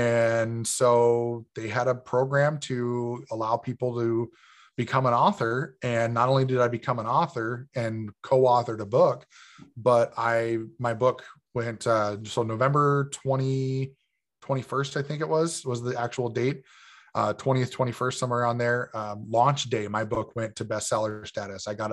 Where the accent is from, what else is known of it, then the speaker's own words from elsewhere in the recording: California, United States; moved away as an adult; now in North Dakota, United States; I grew up on the West Coast in the US here. I grew up in California and moved out to North Dakota when I graduated high school.